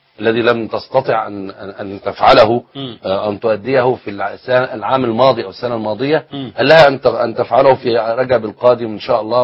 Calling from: Morocco; من المغرب

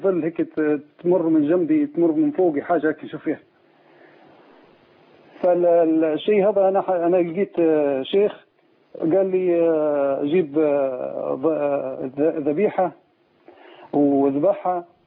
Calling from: Libya; نكلم فيك من ليبيا انا يا اخوي

